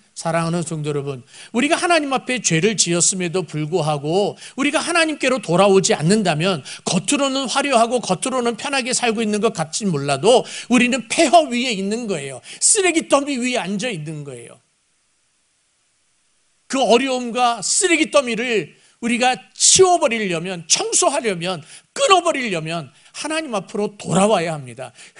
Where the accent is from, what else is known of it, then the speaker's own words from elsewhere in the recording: South Korea; 우리 한국 사람들은 제가 한국 사람이니까 한국 사람이라고 그러는 거예요.